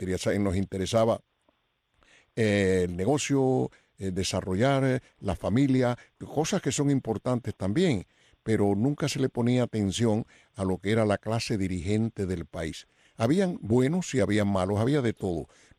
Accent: Cuba; moved away as an adult; yo lo viví aquello hasta el año 61 que salí de Cuba

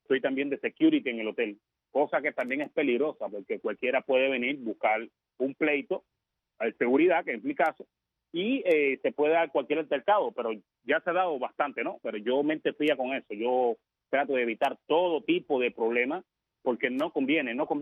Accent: Cuba; moved away; Como soy artista, salí de Cuba, antes de salir de Cuba, sufrí mucho la censura.

